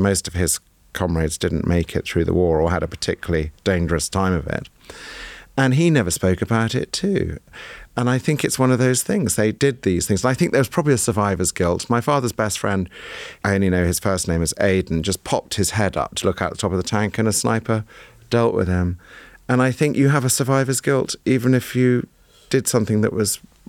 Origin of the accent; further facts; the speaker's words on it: East of England, United Kingdom; I remember growing up in Norfolk